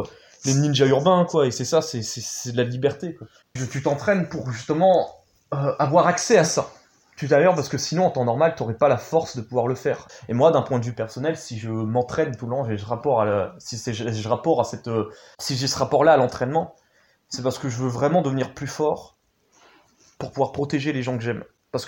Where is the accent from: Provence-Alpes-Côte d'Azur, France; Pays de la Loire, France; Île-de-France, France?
Île-de-France, France; Orly; moi, à la base, il faut savoir que je viens du 94, j'ai grandi à Orly, en fait, en pleine cité et tout